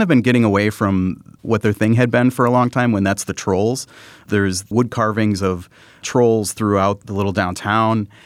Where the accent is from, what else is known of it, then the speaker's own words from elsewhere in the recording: Green Bay, Wisconsin, United States; I'm actually from Green Bay, so this was kind of a passion project a little bit